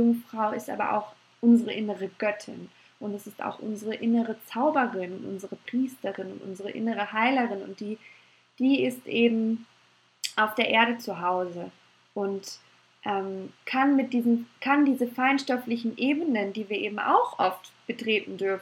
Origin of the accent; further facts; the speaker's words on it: Munich, Bavaria, Germany; ich bin ja eine Münchnerin